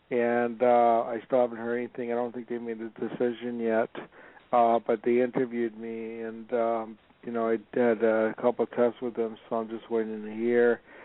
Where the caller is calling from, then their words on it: Los Angeles, California, United States; Los Angeles.